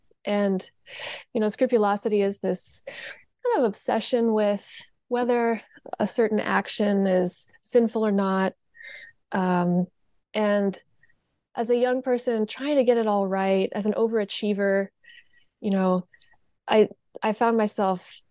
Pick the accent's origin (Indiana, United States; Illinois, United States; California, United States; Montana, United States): Indiana, United States; I grew up in Indiana and was, you know, born into a Catholic family, baptized Catholic